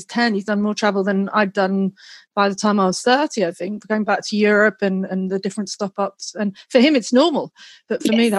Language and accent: English; England, United Kingdom; I grew up in England. Our holidays were spent in Wales.